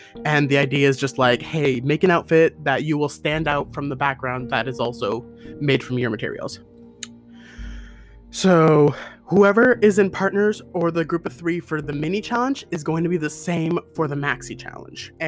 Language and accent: English; Canada; And me as a Canadian watching, I'm like, no, yeah, I totally get what that was.